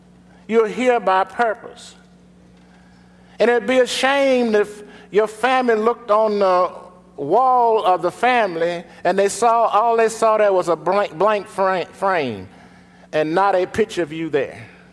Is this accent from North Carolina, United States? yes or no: yes; Greensboro, North Carolina, United States; When I was a child growing up in Greensboro